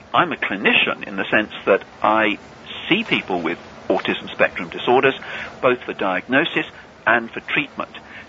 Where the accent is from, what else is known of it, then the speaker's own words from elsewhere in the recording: England, United Kingdom; accent: English; Well, clearly by my accent, I'm English. And so that's where I was born and brought up.